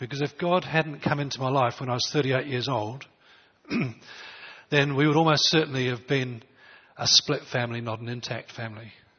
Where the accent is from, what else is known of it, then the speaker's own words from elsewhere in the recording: England, United Kingdom; born there; I was born in England, 1953, you can work that out. I was born into a military family